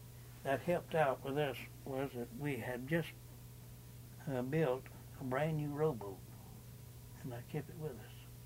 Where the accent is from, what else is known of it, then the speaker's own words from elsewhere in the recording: Moore Haven, Florida, United States; Yeah, I grew up more around Moorhaven, around, well, it was 10 years I was there.